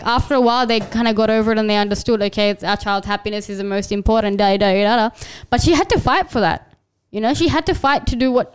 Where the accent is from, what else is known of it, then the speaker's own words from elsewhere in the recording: Australia; I feel like because I was brought up in Australia, I have maybe a different perspective